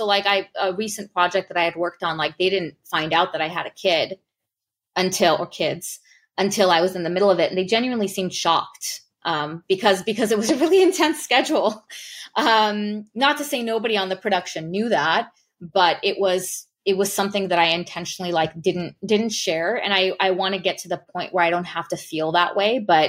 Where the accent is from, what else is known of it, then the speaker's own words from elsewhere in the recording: Glendale, California, United States; Well, I'm Armenian, and my parents immigrated here before they even met, and they got married here. So I was born here in Glendale, which is a very heavily populated Armenian community. I went to an Armenian school. So I was like born and raised here my whole life.